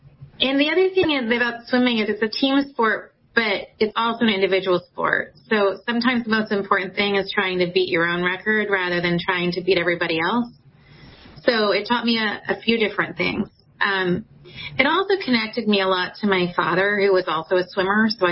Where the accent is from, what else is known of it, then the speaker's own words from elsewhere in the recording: New Jersey, United States; also born or lived in Long Island; Was born in New York, in Long Island. And I was raised in New Jersey. So I've been back and forth in the tri-state area most of my life.